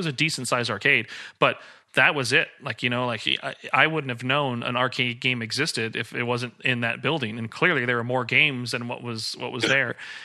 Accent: Arizona, United States; also born or lived in California; yeah, I grew up in a real small town out here in the middle of nowhere, Arizona. I was born in California, moved out here. Moved back to California. I've gone back and forth like four times in my life.

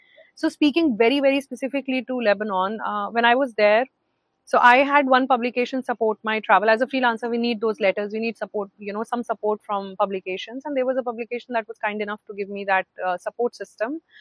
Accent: India; I come from India and we have electricity, and then we have all the amenities.

